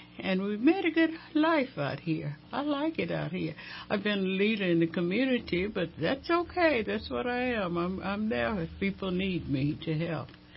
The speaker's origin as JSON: {"language": "English", "town": "Galveston", "region": "Texas", "country": "United States", "tie": "born or raised there", "also_born_or_lived": "Warden, Texas", "said": "Well, I was born in Warden, Texas, but I lived in Galveston."}